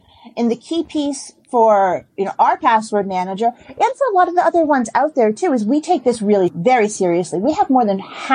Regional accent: Boston, Massachusetts, United States; And I am from Boston, so it is about the Red Sox.

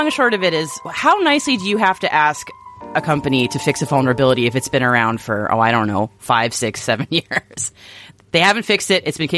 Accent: United States; As an American, I have no idea who they are.

